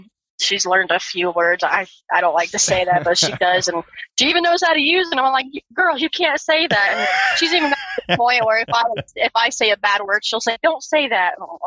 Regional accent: Florida, United States; I remember thinking, oh, Florida's not that bad. And then I stopped doing over the road, and I went home to Florida, did local, and I was driving in the car.

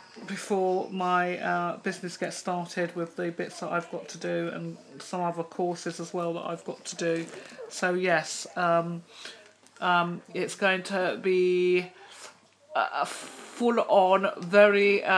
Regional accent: London, United Kingdom; my hometown of London

